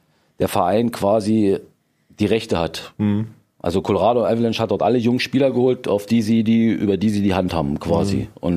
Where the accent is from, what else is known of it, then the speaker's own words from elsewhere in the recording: Lusatia, Germany; Klar, ich komme aus der Lausitz, aus einer kleinen Stadt.